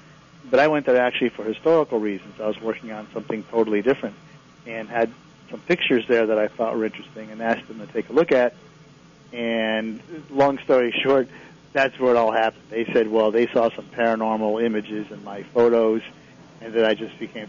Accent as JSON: {"language": "English", "region": "Connecticut", "country": "United States", "tie": "born or raised there", "said": "Well, I grew up in Connecticut, and I was very interested in history."}